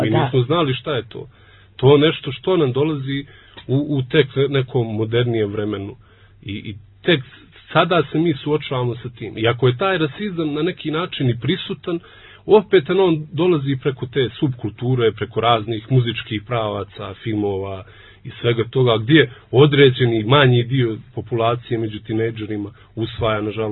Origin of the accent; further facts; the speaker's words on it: Nikšić, Nikšić Municipality, Montenegro; Dakle, ja sam iz Nikšića, tamo sam odrastao i učio školu